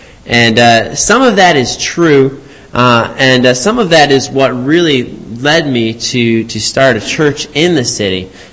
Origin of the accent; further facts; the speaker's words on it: New England, United States; And your springs are like they are where I grew up in New England, kind of muddy and gray all the time.